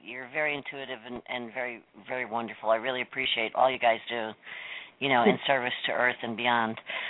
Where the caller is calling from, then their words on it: Pennsylvania, United States; I'm calling from Pennsylvania.